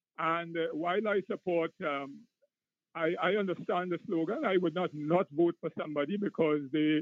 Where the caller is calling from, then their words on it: New York City, New York, United States; I am calling from West Harlem.